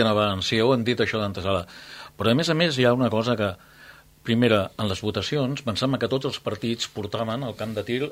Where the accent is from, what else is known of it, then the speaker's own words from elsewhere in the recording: Formentera, Balearic Islands, Spain; Jo sóc de Formentera, tu.